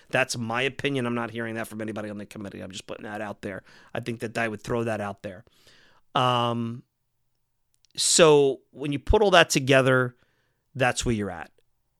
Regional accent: New York, United States; accent: New York; How can I not take that compliment about you liking my New York accent?

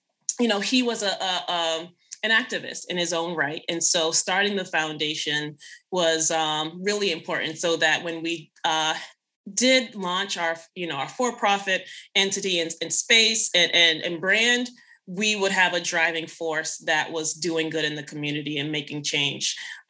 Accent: Boston, Massachusetts, United States; also born or lived in Jamaica; I was born in Jamaica, but raised in Boston

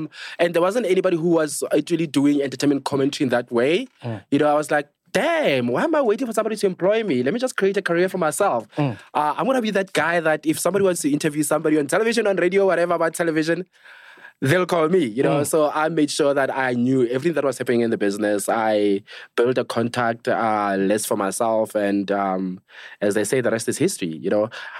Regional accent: North West, South Africa; also born or lived in Brits; So I was raised to go Muruleng in Northwest, Maramakoteng

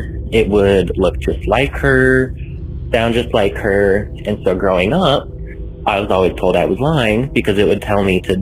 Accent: Wytheville, Virginia, United States; I'm from Wytheville, Virginia. And growing up, just about every house I lived in was haunted.

